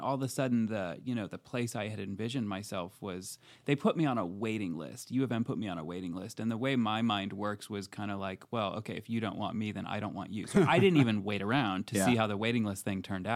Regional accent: Portage, Michigan, United States; So I grew up in Portage, Michigan, which is just south of Kalamazoo.

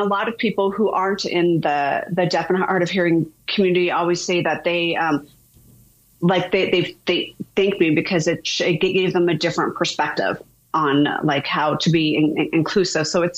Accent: New Hampshire, United States; born there; And because I was born in New Hampshire, so I sign a little different than they do out here in Colorado.

